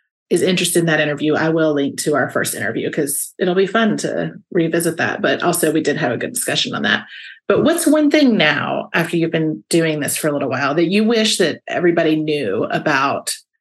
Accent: the South, United States; I'm from the South. We always say the wrong thing.

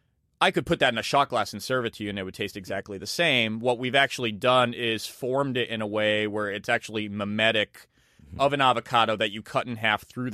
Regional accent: Massachusetts, United States; I have pretty deadpan sarcastic humor. I'm from Massachusetts, where I think sarcasm is kind of a high art form.

